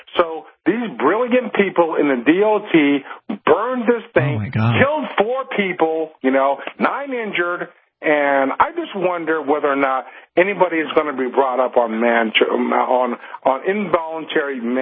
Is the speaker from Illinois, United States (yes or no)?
no; Los Angeles, California, United States; now in Georgia, United States; I'm from Los Angeles, so I'm monitoring that very closely.